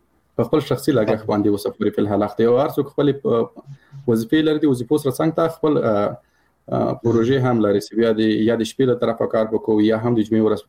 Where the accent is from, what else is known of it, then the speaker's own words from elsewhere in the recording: Paktia, Afghanistan; مثال زه د کابل د پکتیا یم